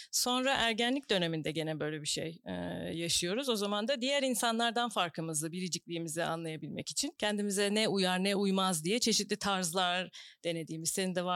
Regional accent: Eskişehir, Turkey; Eskişehirliyim ben. Ailemi görüyorum ve hani kendi doğup büyüdüğüm şehirde böyle bir şeyin de parçası olmak acayip heyecan ve gurur verici.

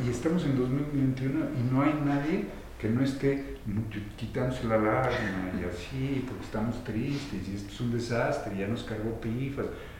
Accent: Guadalajara, Jalisco, Mexico; mucho gusto, vengo de Guadalajara

